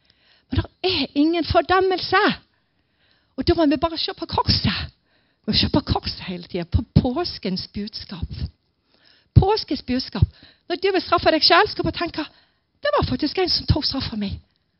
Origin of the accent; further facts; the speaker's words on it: Agder, Norway; Vet, jeg er sørlending. Og på Sørlandet, når du kommer på besøk til folk, og du skal ha kaffe, så spør du folk